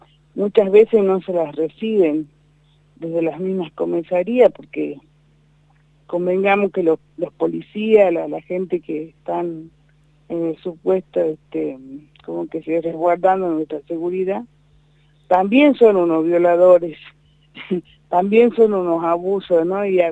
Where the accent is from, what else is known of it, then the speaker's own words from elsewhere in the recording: Salta, Argentina; No sé en Chaco, pero acá en Salta, porque yo soy de Salta